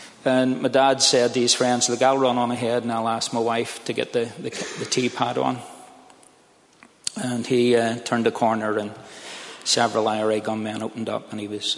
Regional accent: Belfast, Northern Ireland, United Kingdom; I come from Belfast in Northern Ireland. Grew up in East Belfast, in the shadow of Harland and Wolff Shipbuilders, a working class house

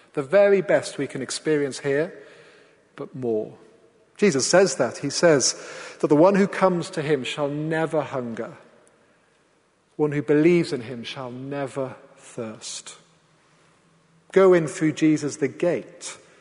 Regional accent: Wales, United Kingdom; I grew up in Wales

